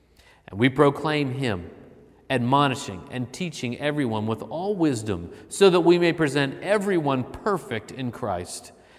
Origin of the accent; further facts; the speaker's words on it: Pittsburgh, Pennsylvania, United States; Pittsburgh was my home growing up